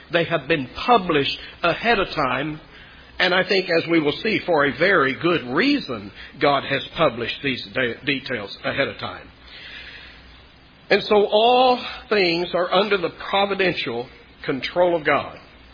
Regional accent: McKinney, Texas, United States; born there; I was born in McKinney, Texas.

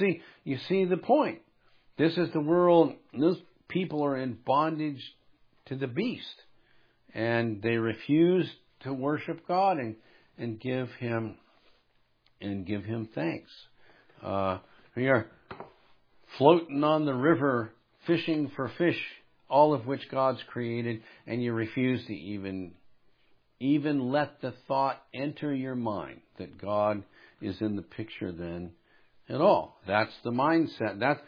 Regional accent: Salem, Oregon, United States; I grew up in Salem, but I'd come over here with my dad

